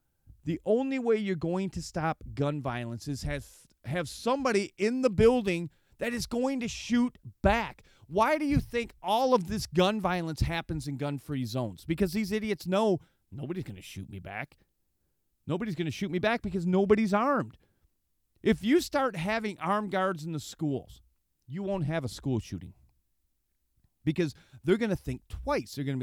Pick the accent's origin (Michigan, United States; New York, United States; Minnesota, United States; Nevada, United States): Michigan, United States; And this is what's going on here in my home state of Michigan.